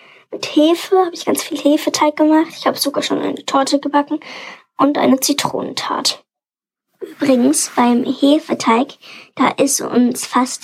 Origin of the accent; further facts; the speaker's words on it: Munich, Bavaria, Germany; ich komme aus München und bin 9 Jahre alt.